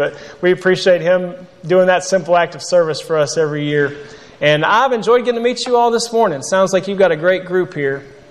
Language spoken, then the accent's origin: English; Murfreesboro, Tennessee, United States; now in Memphis, United States; I grew up here in Murfreesboro, but I've been in Memphis, Tennessee the last 12 years.